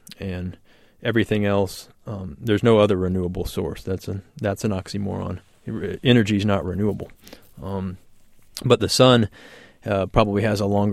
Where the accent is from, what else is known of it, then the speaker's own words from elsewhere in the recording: Texas, United States; I'm up here from Texas, and I listen to public radio down there all the time